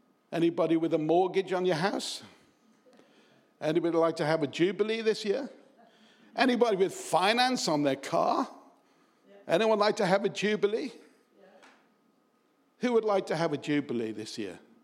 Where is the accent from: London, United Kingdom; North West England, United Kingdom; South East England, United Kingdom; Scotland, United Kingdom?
North West England, United Kingdom; Oxton; I was brought up in Oxton on the Wirral.